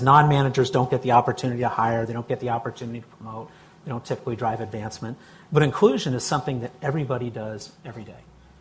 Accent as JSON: {"language": "English", "region": "Idaho", "country": "United States", "said": "and I hate to say this because I'm from Idaho"}